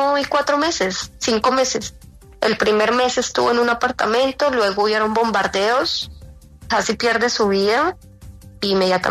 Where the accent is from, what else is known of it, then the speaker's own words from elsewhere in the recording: Colombia; born there; Desde mi país de origen, y el que también me siento muy orgullosa de haber nacido.